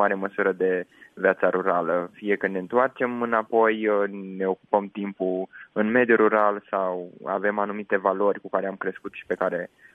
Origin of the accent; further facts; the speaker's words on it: Crăiești, Galați County, Romania; Eu am copilărit în satul Crăiești, din județul Galați